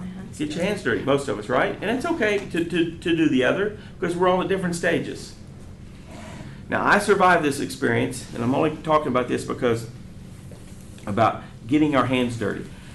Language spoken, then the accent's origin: English; Yukon, Oklahoma, United States; God called me to ministry when I was 16 from Yukon, Oklahoma, just west of Oklahoma City.